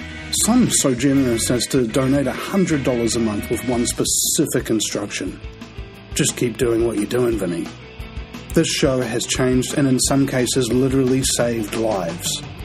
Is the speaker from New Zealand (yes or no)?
yes; New Zealand